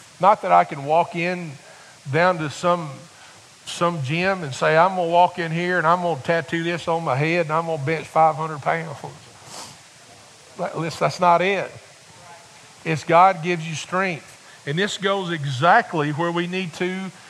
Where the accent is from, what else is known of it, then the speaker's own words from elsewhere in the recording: Camelsville, United States; because I'm from Camelsville in Greensburg area, and I knew her parents.